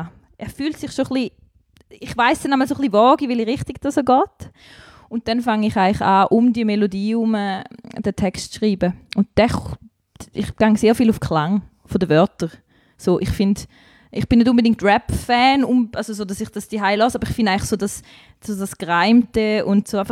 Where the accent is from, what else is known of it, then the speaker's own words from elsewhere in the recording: Croatia; Ich bin schon in der Pampa aufgewachsen, in Kroatien.